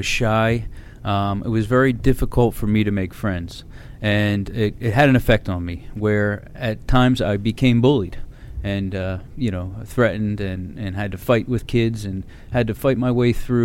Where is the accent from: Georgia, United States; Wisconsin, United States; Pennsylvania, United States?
Pennsylvania, United States; Philadelphia; Originally from Northeast Philadelphia, the area of Parkwood.